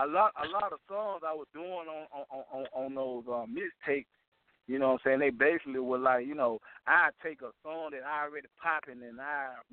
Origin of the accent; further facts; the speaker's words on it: the South, United States; now I'm really from the South, deep down in the South, right?